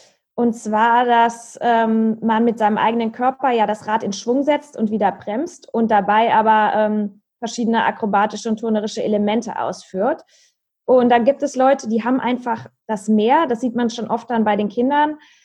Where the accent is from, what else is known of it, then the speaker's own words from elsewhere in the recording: Marburg, Hesse, Germany; ich bin in meiner Heimatstadt in Marburg.